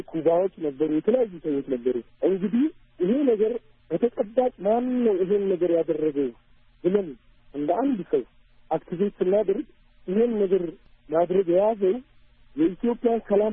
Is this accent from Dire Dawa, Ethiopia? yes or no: yes; Dire Dawa, Ethiopia; እኛ ድሬዳዋ ላይ ተወልደን ነው ያደግነው። ወለድንበት እዚህ ነው። ከብሔር ብሔረሰብ ጋር እየኖርን ያለ ነው።